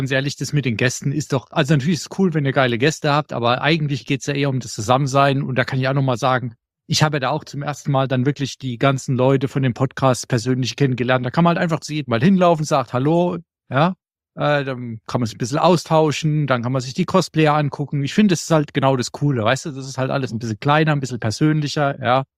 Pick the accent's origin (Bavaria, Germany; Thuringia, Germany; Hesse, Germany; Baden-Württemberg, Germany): Baden-Württemberg, Germany; Wir sind Kurpfälzer.